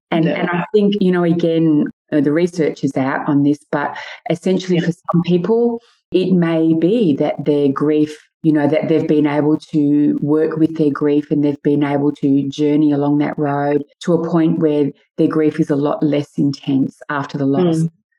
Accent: Melbourne, Victoria, Australia; when I grew up in Melbourne, I used to dance over in Preston and it was a very large Italian community over there.

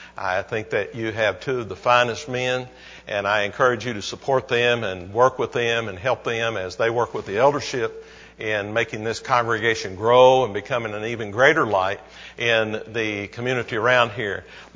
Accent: Jeffersonville, Indiana, United States; I can remember hearing of Lehman Avenue when I was a teenager, growing up in Jeffersonville, Indiana.

